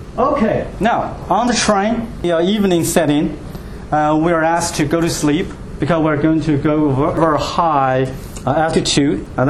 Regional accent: Tianjin, China; English is a second language; now in Bowling Green, United States; In Beijing, in my hometown Tianjin, that's kind of like a sea level.

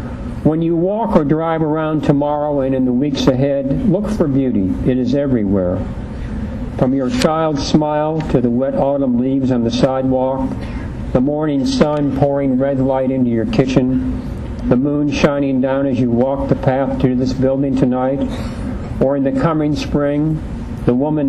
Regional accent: Kentucky, United States; I know when I travel outside of Kentucky and people say, "Where are you from?" I say, "Kentucky, Kentucky,"

